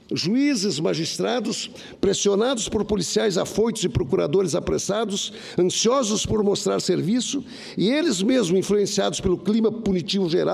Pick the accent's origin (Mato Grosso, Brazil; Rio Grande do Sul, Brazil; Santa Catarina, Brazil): Santa Catarina, Brazil; Mas lá no meu estado de Santa Catarina